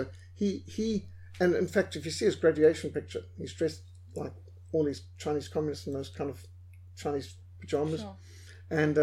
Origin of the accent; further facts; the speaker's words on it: Zimbabwe; And so growing up in Rhodesia, I must say, I think we were safer and more peaceful during the war in Rhodesia than you are now during just normal peace